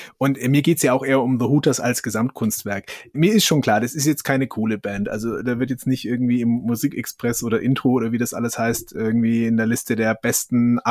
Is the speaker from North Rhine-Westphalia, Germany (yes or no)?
no; Bavaria, Germany; Für mich als Franke natürlich gleich die erste Herausforderung